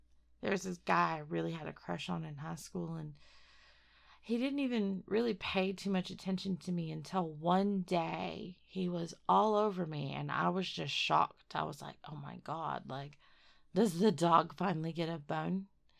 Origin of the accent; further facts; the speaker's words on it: Dallas, Texas, United States; I'm personally, I know I don't live there anymore, but I'm personally from Dallas, Texas.